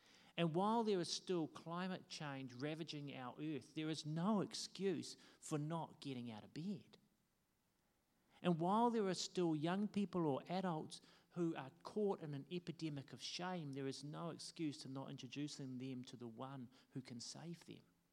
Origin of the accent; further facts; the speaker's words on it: New Zealand; And here's the good news of being a New Zealander.